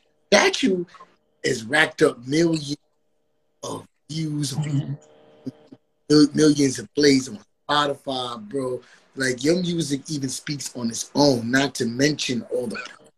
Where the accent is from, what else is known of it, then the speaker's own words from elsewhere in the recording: Jamaica; now in New York, United States; I'm Jamaican.